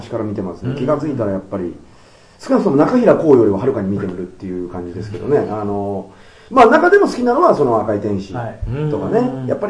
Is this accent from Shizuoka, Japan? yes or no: no; Tokyo, Japan; 俺は一応偽でも江戸っ子だから